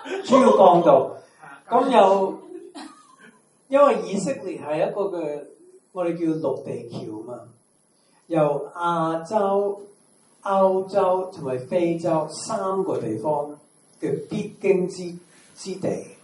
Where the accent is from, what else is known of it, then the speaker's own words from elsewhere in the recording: Macau; 我是澳門人，多不多交税？